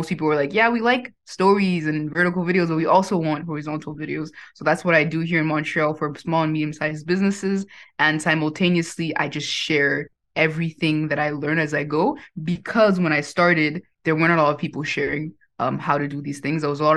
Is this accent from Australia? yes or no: no; Cameroon; born there; moved away; also born or lived in Chad / Haiti / Mali / Angola; So I was born in Cameroon. Then we moved to Chad, which is another African country. Then we went to Haiti, which is in the Caribbean. Then we came back to the African continent. I lived in Mali, in Angola, in Mozambique, in Madagascar.